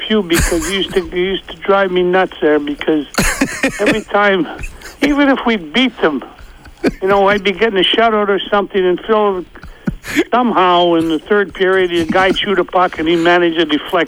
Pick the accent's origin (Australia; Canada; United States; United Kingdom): Canada; Sault Ste. Marie, Ontario; now in Toronto, Canada; even in my hometown of Sault Ste. Marie, it's like 40% Italian.